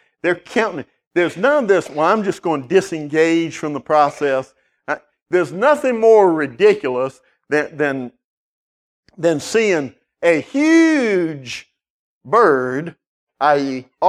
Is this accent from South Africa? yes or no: no; Nigeria; Even in Nigeria, they make fun of my accent.